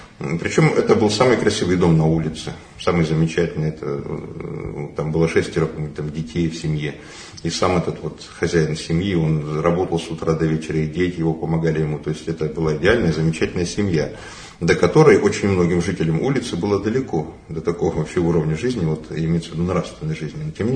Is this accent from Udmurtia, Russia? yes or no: no; Boguchany, Krasnoyarsk Krai, Russia; Я вырос в Сибири, на Ангаре. И там не было храма, у нас в Богучанах, в селе Богучанах, где прошло мое школьное детство.